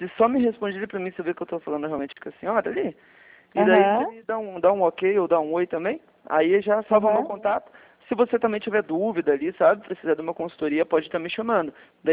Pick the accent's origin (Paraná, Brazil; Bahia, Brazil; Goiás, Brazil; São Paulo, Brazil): Paraná, Brazil; Curitiba; eu não sou de Castro, eu sou daqui do Paraná, mas sou de Curitiba.